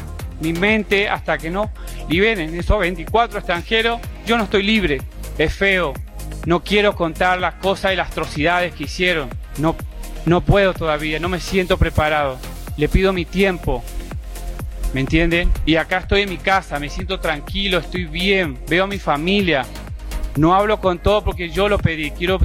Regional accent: Argentina; era porque soy ciudadano argentino.

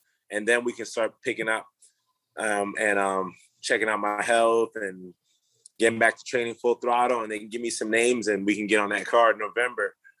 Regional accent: Brooklyn, New York, United States; My manager was saying Sean wanted me to fight in Madison Square. I'm from Brooklyn. So I guess they were trying to get me on that New York card

